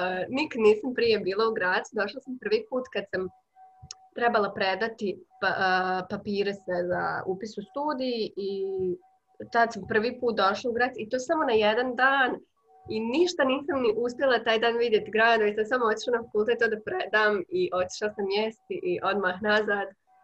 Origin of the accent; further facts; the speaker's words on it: Bihać, Federation of Bosnia and Herzegovina, Bosnia & Herzegovina; meni koja dolazim iz Bihaća, nije mi bio neki veliki kultur šok.